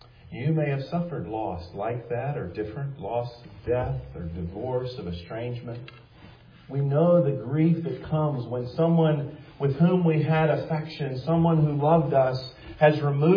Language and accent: English; Kansas, United States; born there; I was born in Kansas. It's a good place to live where you got to go a long way before you get to any big bodies of water.